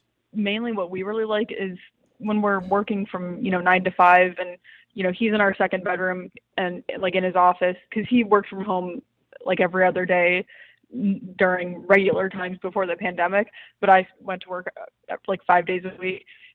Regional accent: Ohio, United States; now in Boston, United States; I'm from Ohio, but I'm living in Boston.

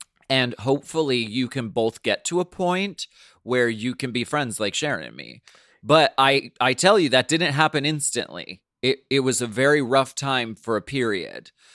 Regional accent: Toronto, Ontario, Canada; I'm from Toronto, Canada, and I've been a dancer with Royal Caribbean for almost 4 years now

